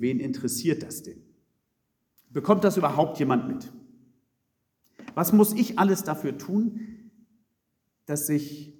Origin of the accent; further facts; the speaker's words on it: Uelzen, Lower Saxony, Germany; Ich sehe mich noch in Uelzen auf der Empore meiner Heimatgemeinde im Chor stehen, als relativ junger Mensch.